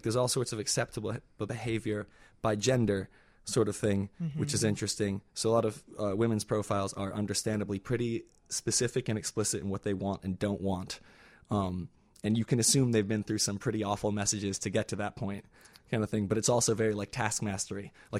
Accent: England, United Kingdom; now in Chicago, United States; I'm from England originally.

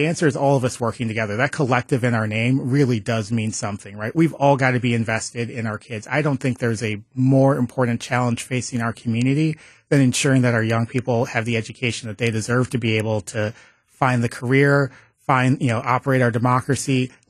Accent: Milwaukee, Wisconsin, United States; So, I'm a kid from Milwaukee. I was born and raised in Sherman Park.

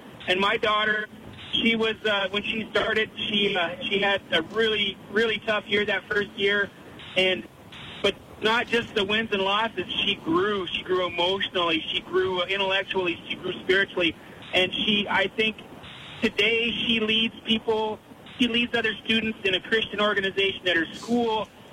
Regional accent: Montana, United States; Wrestling, I grew up wrestling in Montana.

